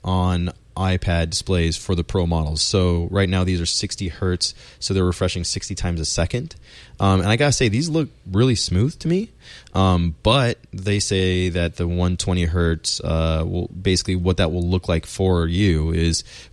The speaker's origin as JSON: {"language": "English", "town": "Phoenix", "region": "Arizona", "country": "United States", "tie": "born or raised there", "said": "For me, maybe because I grew up in Phoenix, it kind of has like a cactus shape, like a barrel cactus shape"}